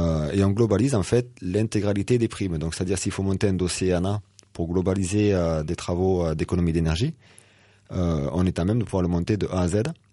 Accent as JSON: {"language": "French", "town": "Rodez", "region": "Occitanie", "country": "France", "tie": "born or raised there", "said": "on est de Rodez, on est né dans l'Aveyron."}